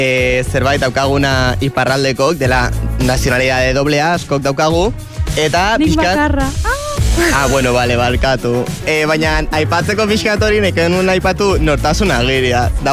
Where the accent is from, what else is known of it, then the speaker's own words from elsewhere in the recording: Nouvelle-Aquitaine, France; Hashtag ni ere Lapurdikoa naiz.